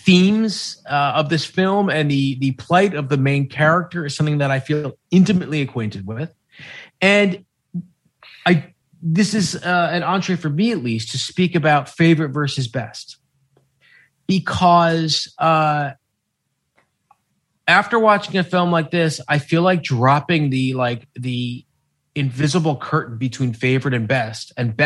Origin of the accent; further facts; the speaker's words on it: United States; as an American, Canadian, and straight up, like, you know, an American film nerd to some extent